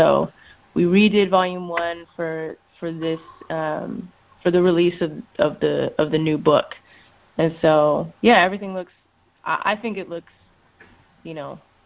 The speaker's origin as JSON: {"language": "English", "region": "California", "country": "United States", "said": "And I was like, yo, I'm from the Bay"}